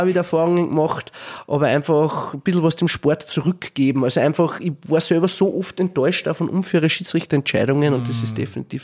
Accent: Gramastetten, Upper Austria, Austria; ich bin aus Grammerstetten in einer Sackgasse

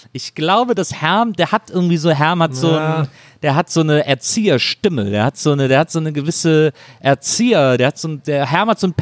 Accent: Bonn, North Rhine-Westphalia, Germany; born there; Aus Bonn, meiner Geburtsstadt.

